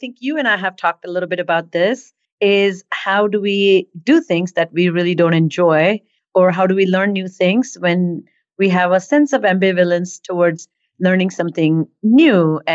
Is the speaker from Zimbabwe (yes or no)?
no; Mumbai, Maharashtra, India; I grew up in India, in Bombay